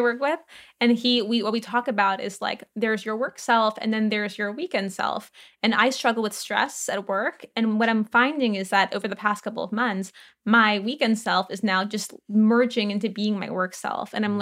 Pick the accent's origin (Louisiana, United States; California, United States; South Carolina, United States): Louisiana, United States; New Orleans; I grew up in New Orleans. We were like the only Latin American family in New Orleans. I mean, at least that I knew of in central New Orleans.